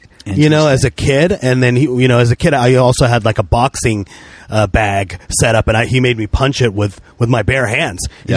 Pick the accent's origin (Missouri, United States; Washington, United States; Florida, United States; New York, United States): Washington, United States; Tacoma; In Tacoma, Washington.